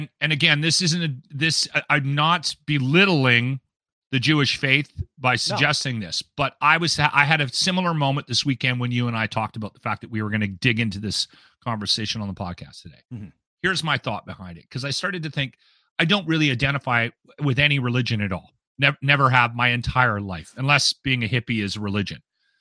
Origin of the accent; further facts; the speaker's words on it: Canada; I identify as a Canadian, and I don't think there's anything wrong with that.